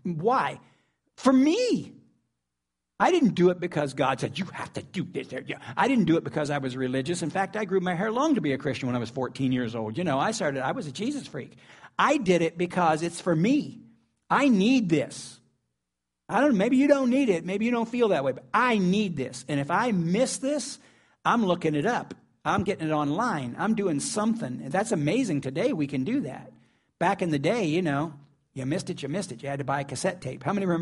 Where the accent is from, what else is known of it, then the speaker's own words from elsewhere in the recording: the South, United States; Yeah, I'm from the South.